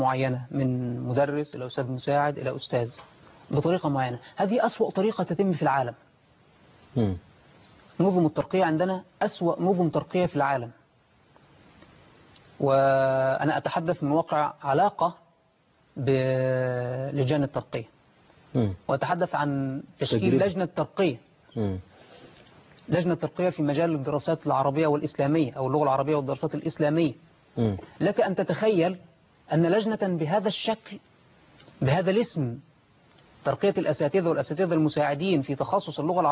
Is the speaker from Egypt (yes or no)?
yes; Egypt; عندنا في مصر عدد من الجامعات ليس عندنا جامعة أو جامعتين أو ثلاثة عندنا عدد من الجامعات في مصر